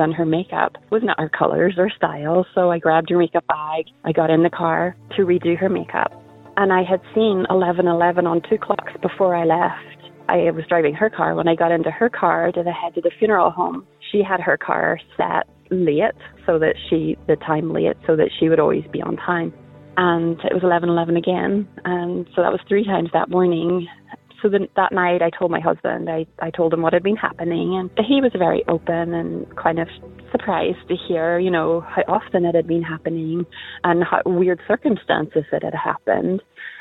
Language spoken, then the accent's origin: English; Northern Ireland, United Kingdom; now in Indiana, United States; I'm from Northern Ireland, but I live in Indiana.